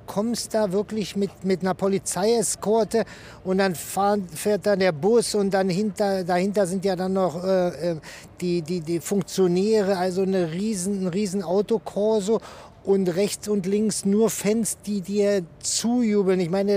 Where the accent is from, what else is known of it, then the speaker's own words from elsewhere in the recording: Germany; Ich meine, ich bin Deutscher, der ist hier, erkennt mich als Fußballer.